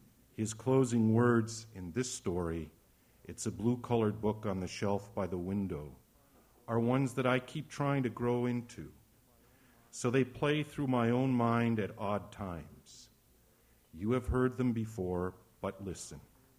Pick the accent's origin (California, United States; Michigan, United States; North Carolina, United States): Michigan, United States; John Volker was raised in my hometown on the Upper Peninsula of Michigan.